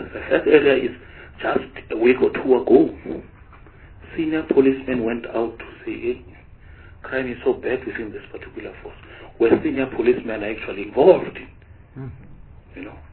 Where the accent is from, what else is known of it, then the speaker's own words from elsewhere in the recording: Mamelodi, Gauteng, South Africa; And I hail from Mamelodi.